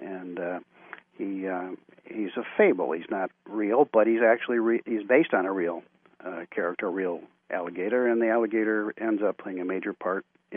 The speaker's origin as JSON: {"language": "English", "region": "Midwest", "country": "United States", "said": "And since I now live in Florida, I'm originally a Midwesterner, but I lived in Florida for a long time."}